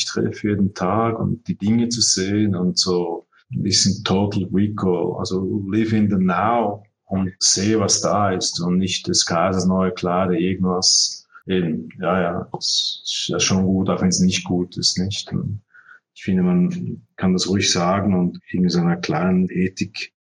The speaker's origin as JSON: {"language": "German", "region": "Zurich", "country": "Switzerland", "tie": "born there", "said": "Ich bin ja hier geboren in Zürich und studiert und ja, ich bin schon sehr gerne am Meer, gebe ich zu."}